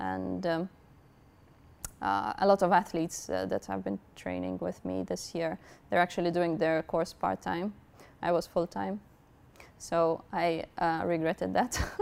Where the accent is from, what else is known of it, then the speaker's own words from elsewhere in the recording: Malta; now in Loughborough, United Kingdom; Yes, fresh fish, because I come from Malta. We have loads of seafood, which is delicious, so highly recommended.